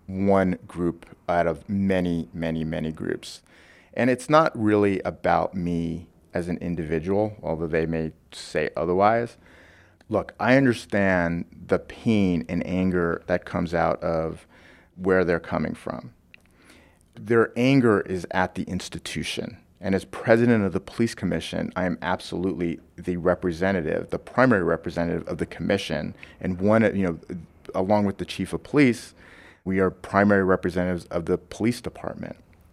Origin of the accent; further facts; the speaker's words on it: New Jersey, United States; I grew up in New Jersey, and it was a very common occurrence if you were African American and you were perceived to be in the wrong neighborhood.